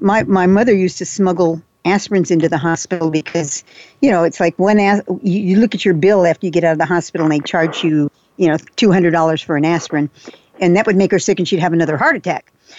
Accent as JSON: {"language": "English", "region": "Texas", "country": "United States", "said": "I'm from Texas, so if you got a burr in your saddle, it's going to just dig in there"}